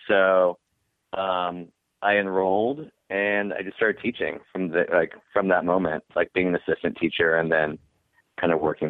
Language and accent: English; Texas, United States; also born or lived in Montreal, Canada; Oh, yeah, I just went to school there. I'm from Texas.